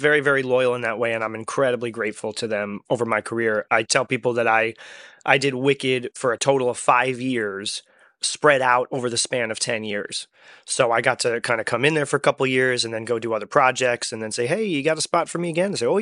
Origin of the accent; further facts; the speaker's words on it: Massachusetts, United States; I grew up here where I am right now in the Berkshires, in Berkshire County, Massachusetts, sort of Western Mass, west of Boston and, you know, 3 hours north of New York.